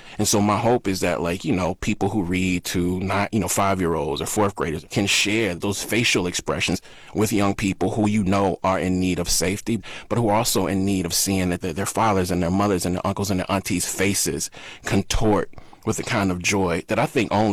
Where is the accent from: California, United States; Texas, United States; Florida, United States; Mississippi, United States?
Mississippi, United States; growing up in Mississippi, you know, my grandmother worked in a chicken plant factory. She grew up in 1929. She knew segregation in ways I would never knew. She knew unsafety. And I grew up in the 80s and 90s